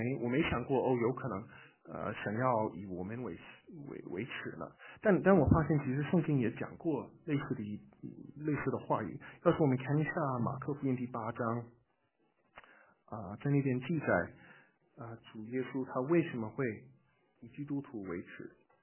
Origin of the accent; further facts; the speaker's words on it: China; 我们现在就是寄居的，我们现在就是拿着一个签证。我在国内长大的时候